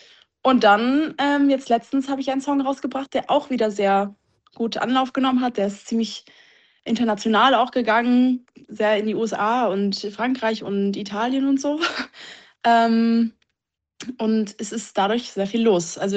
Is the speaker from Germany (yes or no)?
yes; Kassel, Hesse, Germany; Komm, sprich aus Kassel.